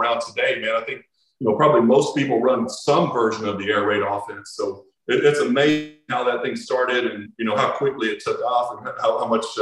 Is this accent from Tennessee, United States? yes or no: no; Kentucky, United States; especially at my home state school, because I wanted to make an impact. I wanted to influence some kids in this state like you influenced me, Rex.